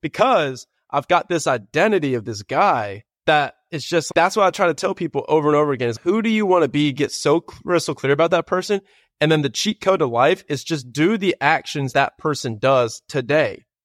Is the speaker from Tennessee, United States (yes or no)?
yes; Tennessee, United States; now in Austin, United States; Tennessee.